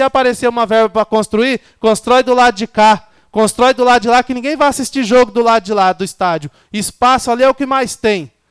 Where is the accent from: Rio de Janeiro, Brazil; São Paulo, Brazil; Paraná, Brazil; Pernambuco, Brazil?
Paraná, Brazil; Itaúna do Sul; eu cresci no município de Itaúna, sou de Itaúna do Sul